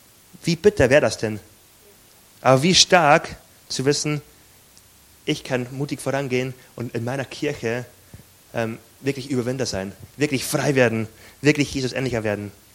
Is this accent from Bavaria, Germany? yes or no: yes; Bavaria, Germany; Ich komme aus Bayern, da ist alles sehr katholisch.